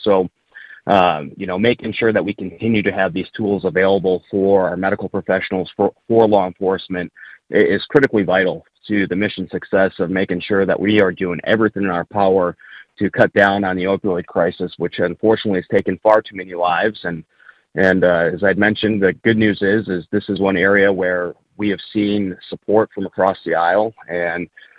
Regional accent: Marinette, Wisconsin, United States; Representative John Nygren from my hometown of Marinette

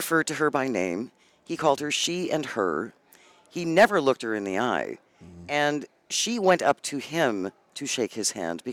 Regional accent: Hartford, Wisconsin, United States; When I grew up in Hartford, it's about an hour northwest of Milwaukee, so we used to go to opening day all the time.

